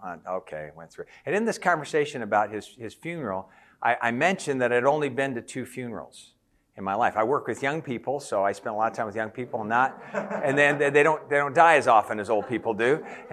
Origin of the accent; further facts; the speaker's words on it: Denver, Colorado, United States; I told you I grew up in Denver. And when my dad was 94, I was visiting him in Denver.